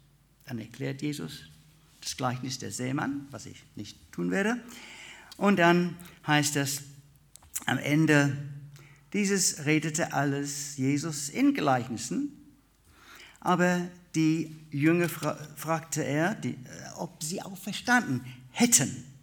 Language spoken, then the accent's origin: German; England, United Kingdom; Ich möchte euch etwas vorstellen, was ich als Engländer besonders liebe.